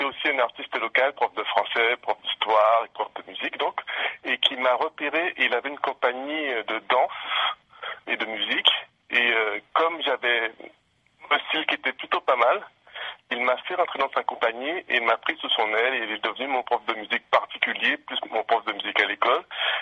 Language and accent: French; Le Gosier, Guadeloupe; je suis natif de la Guadeloupe, je suis de la commune du Gosier, plus exactement.